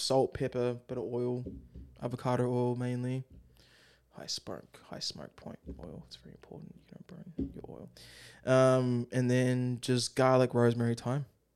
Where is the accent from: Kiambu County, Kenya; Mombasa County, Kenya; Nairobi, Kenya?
Mombasa County, Kenya; Mombasa; But I'm Kenyan. So like, we have quite a rich like Indian influence in where I grew up, Mombasa.